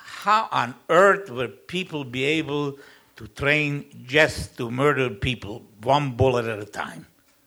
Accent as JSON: {"language": "English", "region": "eastern Slovakia", "country": "Slovakia", "tie": "born or raised there", "second_language": "English", "said": "I was born in eastern Czechoslovakia, and Akcion Barbarossa, the Einsatzgruppen, were trained in my hometown."}